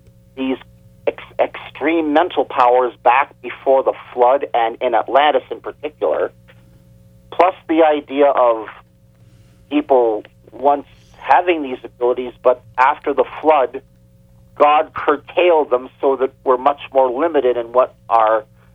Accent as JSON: {"language": "English", "country": "Canada", "tie": "born or raised there"}